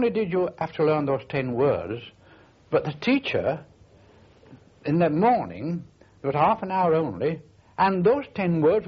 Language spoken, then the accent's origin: English; Yorkshire and the Humber, United Kingdom; because I'm a Yorkshireman. You may have guessed that by now.